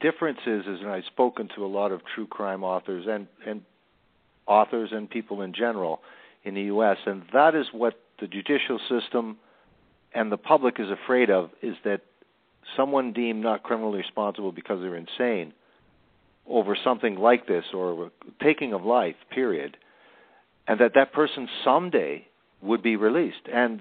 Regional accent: Canada; I'm Canadian too

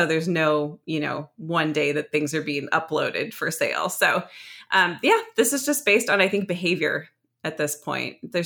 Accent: Seattle, Washington, United States; also born or lived in Los Angeles; Yeah. I've done some time in Los Angeles as well, but I'm still a Seattle football fan

